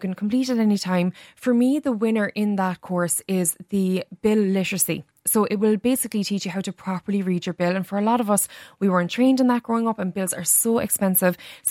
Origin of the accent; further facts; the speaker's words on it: Ireland; because as Irish people we love our beauty.